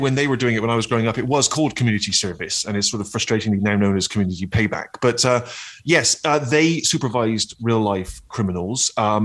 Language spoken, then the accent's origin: English; Bristol, South West England, United Kingdom; we actually filmed in my hometown, and I went for dinner in Bristol's fanciest restaurant